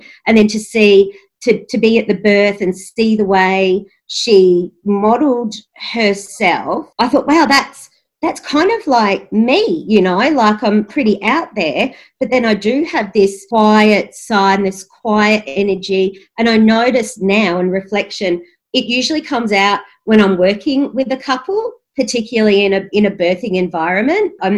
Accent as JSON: {"language": "English", "town": "Alice Springs", "region": "Northern Territory", "country": "Australia", "tie": "born or raised there", "said": "I was lucky enough growing up in Alice Springs to be exposed to women's business out on community"}